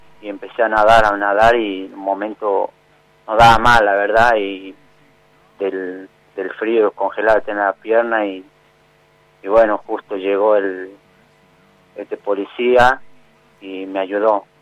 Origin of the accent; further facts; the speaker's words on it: Tucumán, Argentina; No, soy tucumano, tucumano